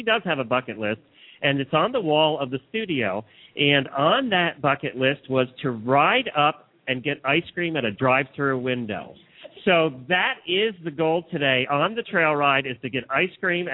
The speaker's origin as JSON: {"language": "English", "region": "Pennsylvania", "country": "United States", "tie": "born or raised there", "said": "You get the impression that you're in the small town I grew up in Pennsylvania"}